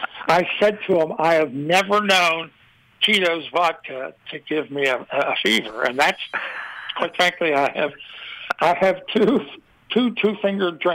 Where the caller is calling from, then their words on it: St. Augustine, Florida, United States; I'm calling from St. Augustine, Florida